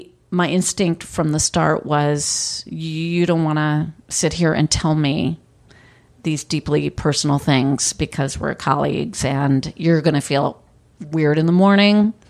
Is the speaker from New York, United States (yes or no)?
yes; New York, United States; I come from a tiny little farming rural village in upstate New York, and where my family's lived since 1790.